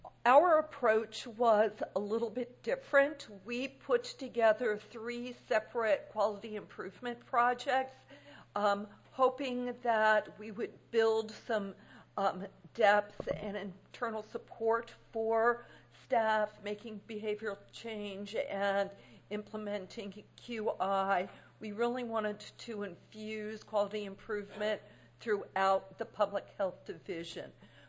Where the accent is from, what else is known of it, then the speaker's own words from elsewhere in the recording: Oregon, United States; I'm from Oregon.